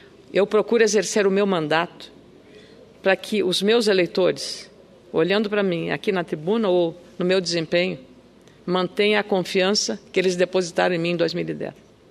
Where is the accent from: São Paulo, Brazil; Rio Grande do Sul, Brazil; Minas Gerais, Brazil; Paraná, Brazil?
Rio Grande do Sul, Brazil; Lagoa Vermelha; estarei lá na minha terra, Lagoa Vermelha, na região nordeste do Rio Grande do Sul.